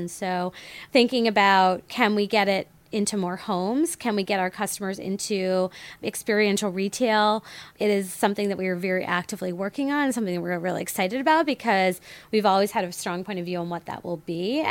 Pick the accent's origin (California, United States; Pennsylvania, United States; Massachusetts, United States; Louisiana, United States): Massachusetts, United States; while I grew up on Cape Cod and it is coastal